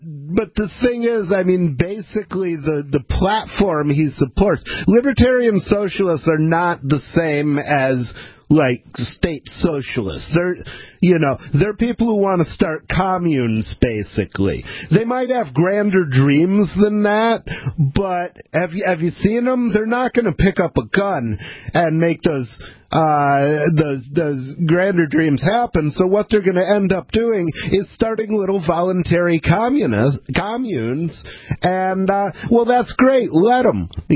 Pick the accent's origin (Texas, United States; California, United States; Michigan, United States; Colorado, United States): Michigan, United States; Ann Arbor; And besides, I grew up in Ann Arbor, Michigan.